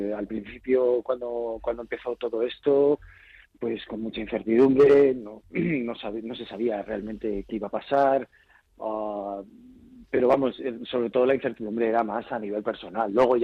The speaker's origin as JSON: {"language": "Spanish", "town": "Madrid", "region": "Community of Madrid", "country": "Spain", "tie": "born or raised there", "said": "salí de mi barrio, de San Blas, me vine aquí a La Latina, he cambiado una vez de casa, pero aquí sigo, sí."}